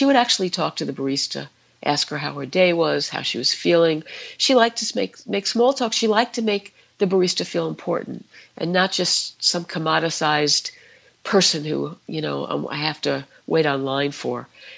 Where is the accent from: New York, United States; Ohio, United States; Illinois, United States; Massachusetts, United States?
New York, United States; Bronx; I could easily get back to talking like I talked in the Bronx